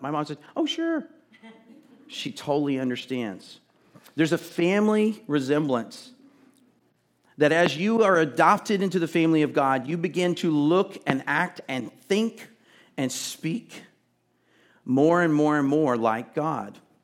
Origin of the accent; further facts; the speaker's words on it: Texas, United States; I'm from Texas, which isn't really the South, but it's close. We use phrases.